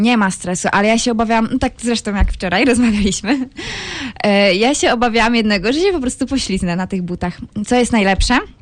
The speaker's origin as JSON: {"language": "Polish", "town": "Gubin", "region": "Lubusz Voivodeship", "country": "Poland", "said": "Nie jestem z Zielonej Góry. Jestem z Gubina."}